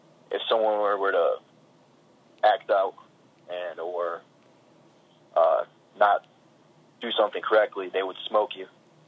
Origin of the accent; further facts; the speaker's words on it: Waterbury, Connecticut, United States; born there; I'm 25 years old, and I was born in Waterbury, Connecticut.